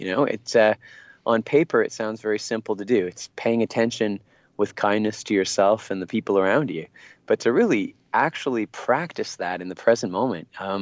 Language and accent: English; Canada; and I'm from Canada, and in Canada, we have to take French class